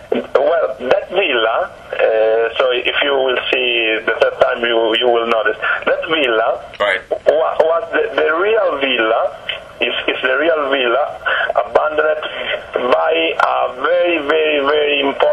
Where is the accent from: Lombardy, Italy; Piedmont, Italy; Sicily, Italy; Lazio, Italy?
Lazio, Italy; Rome; English is a second language; I grew up in Rome.